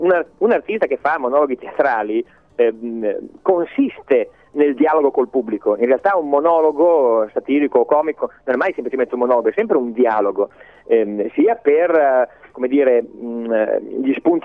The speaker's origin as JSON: {"language": "Italian", "region": "Emilia-Romagna", "country": "Italy", "said": "Per fortuna sono romagnolo"}